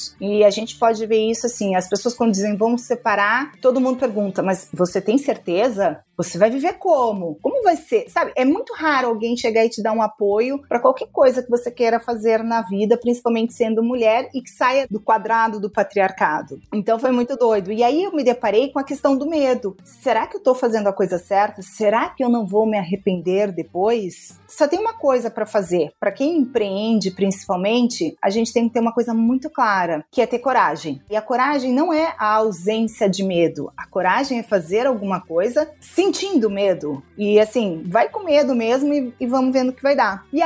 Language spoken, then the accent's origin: Portuguese; Porto Alegre, Rio Grande do Sul, Brazil; now in São Paulo, Brazil; Veio para São Paulo primeiro, nós duas somos de Porto Alegre, a gente veio para São Paulo